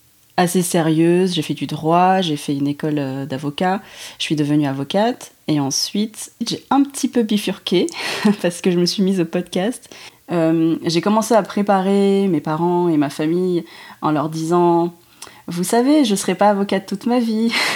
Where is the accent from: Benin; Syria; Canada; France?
France; Paris, Île-de-France; je suis d'origine, donc je suis de nationalité française, je suis née à Paris et j'ai vécu toute ma vie en France, mais je suis d'origine asiatique, ma mère est vietnamienne. Et mon père est chinois cantonais, tous les deux du Laos.